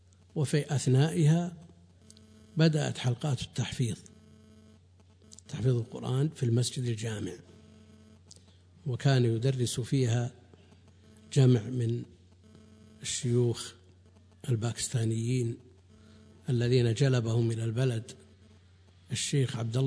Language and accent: Arabic; Buraydah, Al-Qassim, Saudi Arabia; نشأت كما ينشأ أقراني في بلدي بريدة في السنوات الأولى طفلا